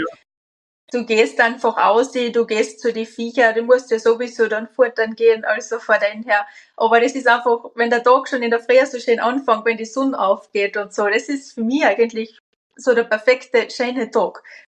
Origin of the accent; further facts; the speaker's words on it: Cologne, North Rhine-Westphalia, Germany; weil ich bin ja Kölnerin nämlich auch.